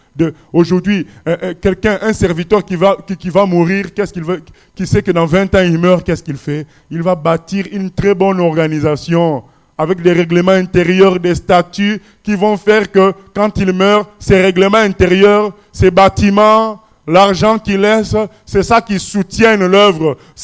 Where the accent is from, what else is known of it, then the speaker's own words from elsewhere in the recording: Morocco; now in France; quand je suis arrivé dans la région parisienne, j'étais déçu par les églises parce que je venais du Maroc.